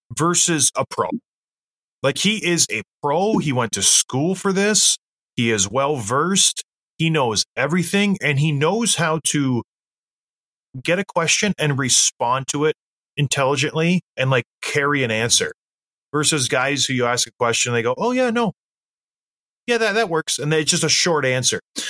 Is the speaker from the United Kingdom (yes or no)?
no; St. Catharines, Ontario, Canada; I'm from St. Catharines, Ontario.